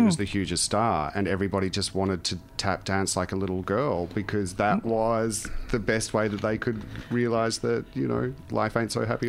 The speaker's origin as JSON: {"language": "English", "country": "Australia", "said": "I'm a film producer. I'm an Australian film producer"}